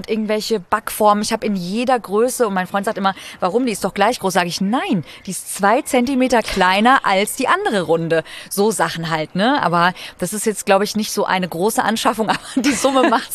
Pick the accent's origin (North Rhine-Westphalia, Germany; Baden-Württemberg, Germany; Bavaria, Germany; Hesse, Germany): Hesse, Germany; Frankfurt; Also ich bin ja Frankfurter Mädchen. Ja, nur mein Papa ist Schwabe, aber ich bin tatsächlich hier geboren, aufgewachsen und so weiter.